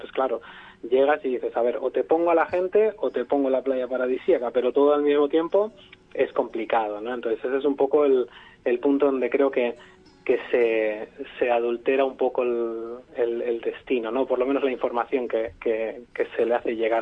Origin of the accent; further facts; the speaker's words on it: Barcelona, Catalonia, Spain; Yo soy de Barcelona y hasta hace 5 años yo no había entrado en la Sagrada Familia